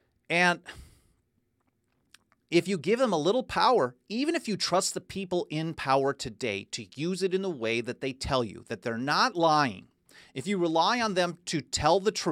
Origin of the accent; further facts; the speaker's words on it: Milwaukee, Wisconsin, United States; especially where I grew up in Milwaukee, which was incredibly segregated